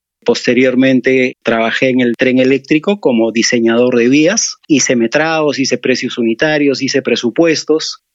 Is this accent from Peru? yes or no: yes; Pomabamba, Ancash, Peru; born there; nací en Pomabamba hace 62 años ya